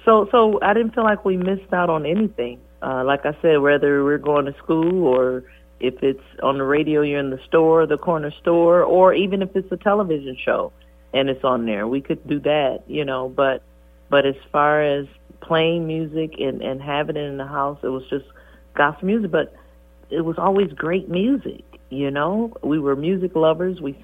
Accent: Detroit, Michigan, United States; We're all from Detroit, Michigan.

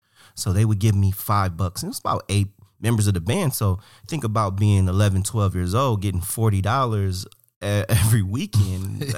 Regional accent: Cleveland, Ohio, United States; When we talk about who I am, I grew up in Cleveland, Ohio.

